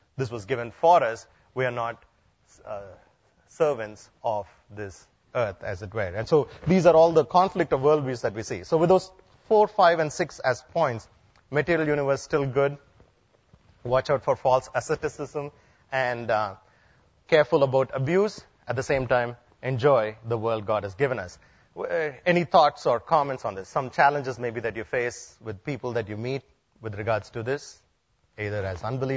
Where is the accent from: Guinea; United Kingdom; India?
India; I come from India